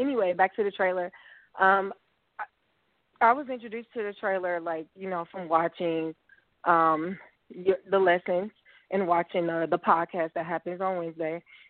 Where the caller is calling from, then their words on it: Atlanta, Georgia, United States; I'm 30 and I'm calling from Atlanta.